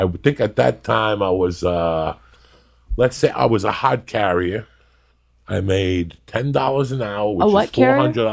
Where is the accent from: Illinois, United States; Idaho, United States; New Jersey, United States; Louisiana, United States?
New Jersey, United States; And I'm like, picnic? I'm from Jersey. I've never had a picnic in my life.